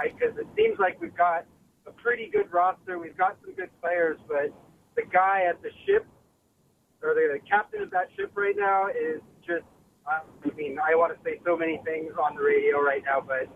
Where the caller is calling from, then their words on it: San Diego, California, United States; Hey, JR, I'm calling from San Diego, and you know what that means, man.